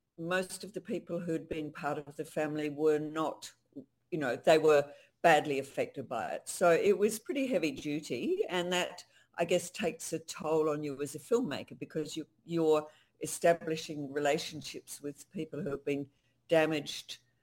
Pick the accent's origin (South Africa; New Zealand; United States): New Zealand; And I'm actually a New Zealander. So all of this was quite new to me.